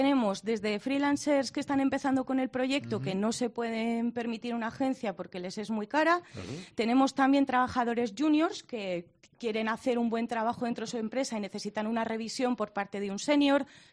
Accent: Barcelona, Catalonia, Spain; sobre todo en mi caso, del ecosistema navarro, porque yo vengo de Barcelona, no tienen nada que ver

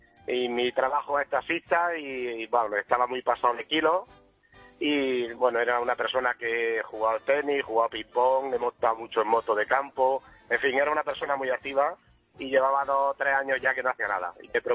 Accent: Beas de Segura, Andalusia, Spain; yo no soy de Madrid, soy de la provincia de Jaén.

